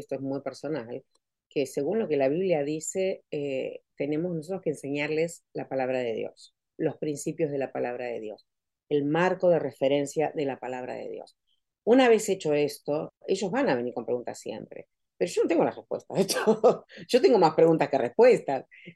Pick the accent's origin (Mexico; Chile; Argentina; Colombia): Argentina; Vengo de Argentina, que es un país de no solo de libertad, sino de libertinaje bastante importante, sin ofender a los argentinos, yo soy argentina y muy honrada de serlo